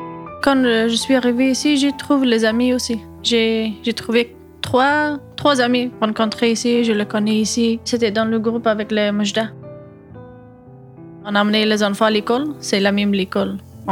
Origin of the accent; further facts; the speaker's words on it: Afghanistan; French is a second language; je viens de l'Afghanistan depuis 8 ans